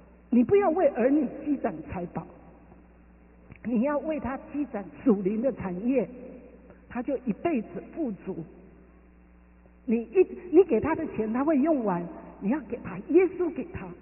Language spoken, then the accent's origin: Chinese; China; 仇敌压制我们中国人已经五千年了